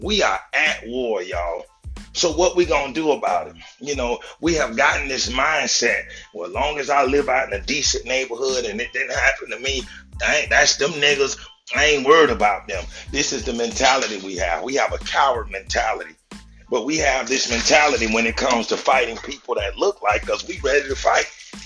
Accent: Florida, United States; Now, I'm from the Manatee County area, and I'm gonna tell you, it ain't too many brothers standing up out here.

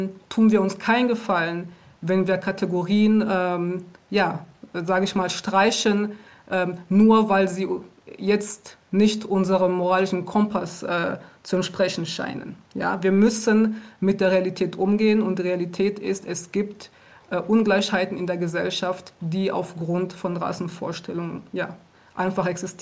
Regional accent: Aachen, North Rhine-Westphalia, Germany; also born or lived in Rwanda; now in Berlin, Germany; Ich bin in Ruanda geboren und ich bin mit meiner Familie im Jahr 1994 nach Deutschland gekommen aufgrund des Völkermordes in Ruanda. Und ich bin in Aachen aufgewachsen und später nach Berlin gezogen, um dort zu arbeiten.

